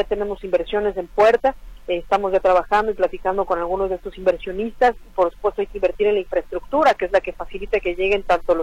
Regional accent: Mexico City, Mexico; born there; yo soy nacida en la Ciudad de México y apenas hace 6 años fui invitada a encabezar la Secretaría de Turismo del Estado de Yucatán.

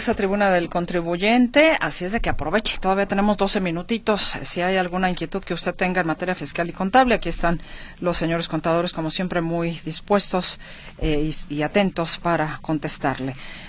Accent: Guanajuato, Mexico; Hola, soy estudiante, soy de Guanajuato.

